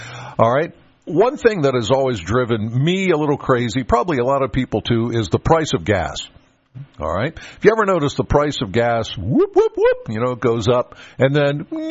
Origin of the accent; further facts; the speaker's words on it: Penns Valley, Pennsylvania, United States; All right, I'm from Penns Valley.